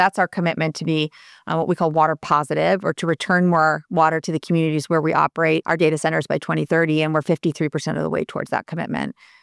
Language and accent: English; New England, United States; One is I've always loved oceans, and I grew up in New England around the beach, and I just love the natural environment.